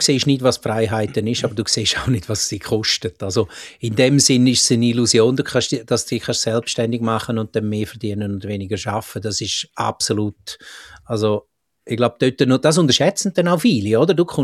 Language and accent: German; Rotenbrunnen, Grisons, Switzerland; also born or lived in Zillis; ich bin in Graubünden aufgewachsen, in Rotenbrunnen und Zillis. Zillis, für die es nicht kennen, 350 Einwohner, ist das Bergdorf auf 1000 Meter da oben.